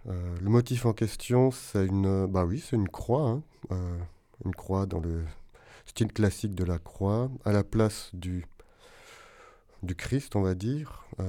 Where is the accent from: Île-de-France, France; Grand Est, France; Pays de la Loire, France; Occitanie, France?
Grand Est, France; Mulhouse; born there; now in Grenoble, France; Je suis né à Mulhouse. J'habite à Grenoble depuis 3 ans.